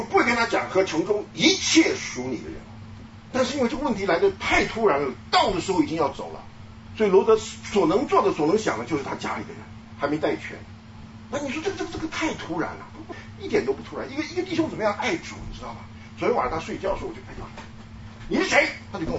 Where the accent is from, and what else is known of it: China